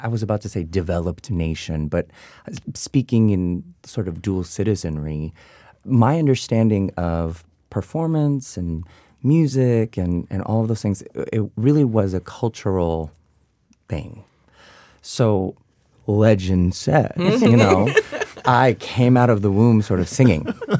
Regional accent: Philippines; born there; So I was born in the Philippines

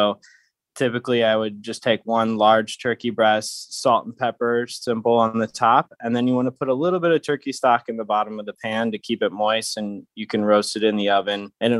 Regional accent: St. Louis, Missouri, United States; also born or lived in Phoenix; now in San Diego, United States; I grew up in St. Louis, Missouri. I'm now out here in San Diego at the Pendry Hotel. I started culinary school back in Phoenix, Arizona.

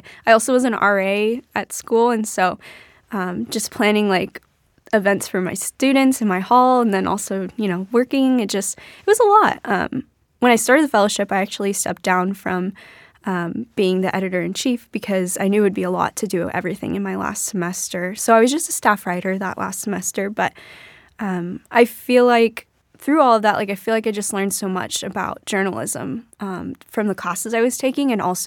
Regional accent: San Diego, California, United States; just randomly made different connections or developed different relationships with a lot of people growing up in San Diego.

